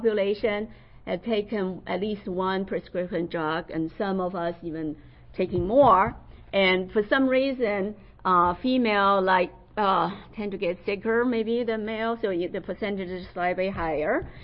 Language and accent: English; Beijing, China; And I'm originally from Beijing, so this is dear near to my heart.